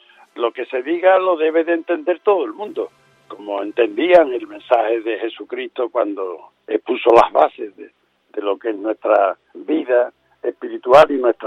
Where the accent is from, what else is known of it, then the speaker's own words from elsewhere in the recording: Alcalá del Río, Andalusia, Spain; cuando nosotros estamos en Utrera o en mi pueblo, que es Alcalá del Río, celebrando una misa